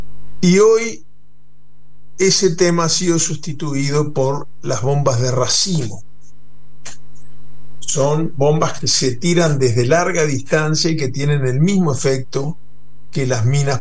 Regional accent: Rocha, Uruguay; born there; en la zona donde yo nací, en el este del país, en el departamento Rocha, fundamentalmente en la frontera con el Brasil.

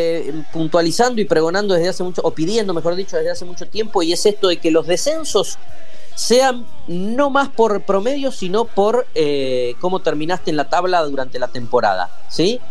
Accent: Argentina; yo siendo argentino les digo qué vivos que son

